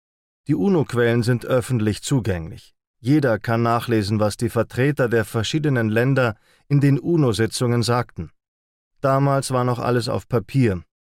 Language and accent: German; Switzerland; Ich bin Schweizer Historiker und Friedensforscher und habe mich auf die internationale Zeitgeschichte seit 1945 spezialisiert